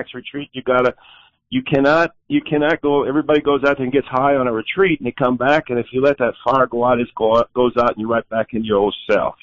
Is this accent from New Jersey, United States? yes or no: no; Frankfort, Texas, United States; I'm out of Frankfort, Texas, and I was born and raised here, and that's pretty much where I'm from.